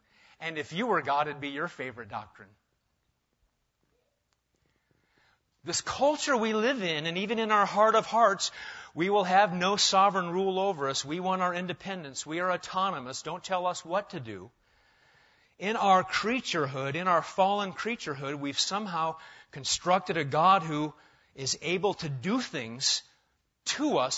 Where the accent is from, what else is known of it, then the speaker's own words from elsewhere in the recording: United States; And I remember asking stupidly as an American